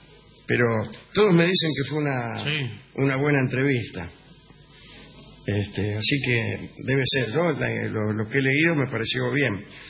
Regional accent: Caseros, Buenos Aires Province, Argentina; born there; nací en Caseros, o de que mi madre era maestra

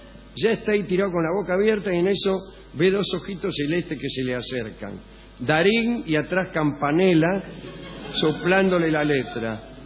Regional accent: Huinca Renancó, Córdoba, Argentina; Desde Río Cuarto, Y partiendo hacia Huincarrenancó, mi ciudad de origen.

